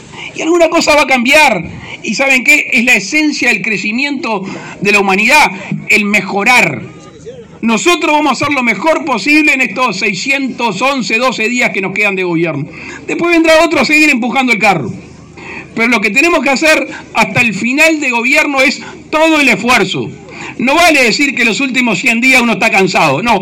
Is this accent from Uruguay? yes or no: yes; Uruguay; todos y cada uno somos orientales, somos uruguayos